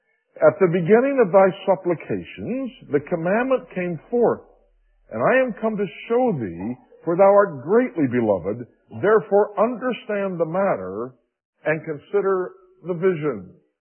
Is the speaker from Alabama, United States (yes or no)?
no; Pittsburgh, Pennsylvania, United States; I came from Pittsburgh, so it'd be a Pittsburgh Steeler example for me, you know.